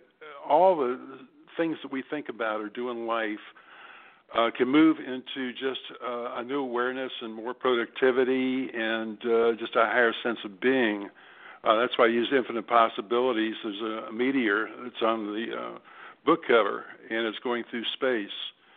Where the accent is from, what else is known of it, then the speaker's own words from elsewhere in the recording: United States; When I was a child growing up in the United States, I thought everything was going to be great.